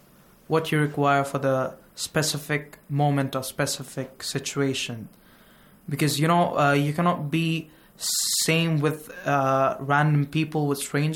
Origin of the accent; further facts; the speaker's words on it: India; from India.